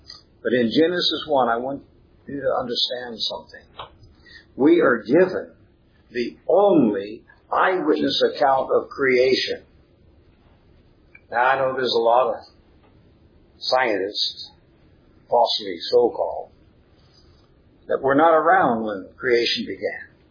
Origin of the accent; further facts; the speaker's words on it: West Coast, United States; I grew up on the West Coast. I used to look out at the Pacific Ocean each morning.